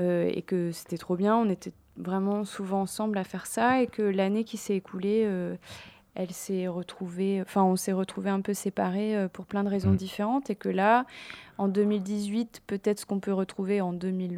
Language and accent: French; United States; Moi, j'ai grandi aux États-Unis